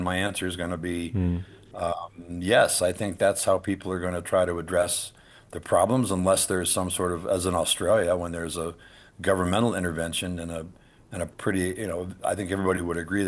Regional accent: New Mexico, United States; Here in my home state of New Mexico

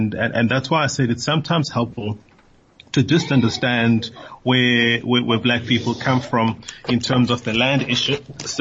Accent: Alice, Eastern Cape, South Africa; So if I grew up in Alice, you know, East London was the harbor, was a city, but it was far away from us.

